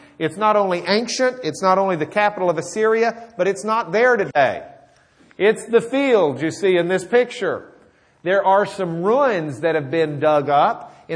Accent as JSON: {"language": "English", "town": "Lubbock", "region": "Texas", "country": "United States", "tie": "born or raised there", "said": "I grew up in Lubbock, and Lubbock was started at like the 1900s"}